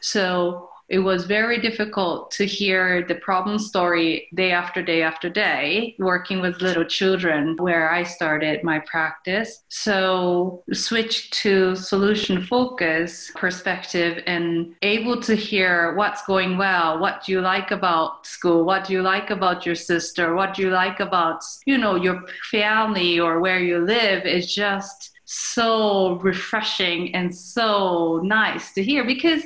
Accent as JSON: {"language": "English", "country": "Japan", "tie": "born or raised there", "second_language": "English", "moved": "as an adult", "lives_now": "Denver, United States", "said": "I was born and raised in Japan until I was 19 years old, and I moved to United States to attend university here. Since then, I just decided to stay and start working as a therapist, and I got family, and now I'm located in Denver."}